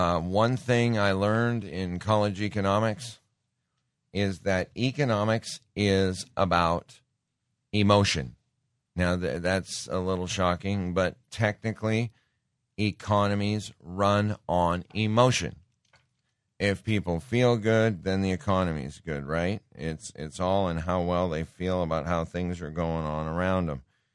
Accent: Great Falls, Montana, United States; Because Donald Trump spoke in my hometown of Great Falls, Montana.

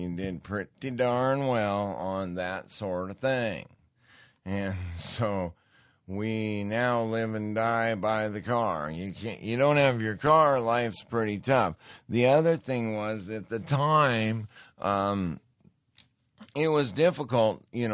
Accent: Montana, United States; I grew up in Montana. I loved Glacier Park. We went there every summer.

